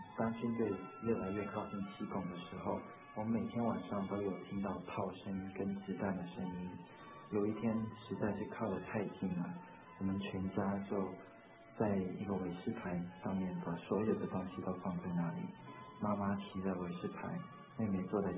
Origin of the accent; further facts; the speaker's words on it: Vietnam; 我是1969年在越南出生，那也就是在越战的时代长大的。